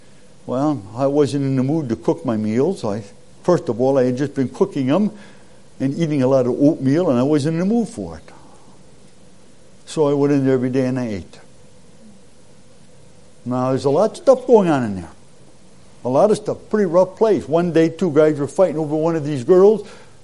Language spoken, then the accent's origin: English; United States; Where are you from? I said, from United States.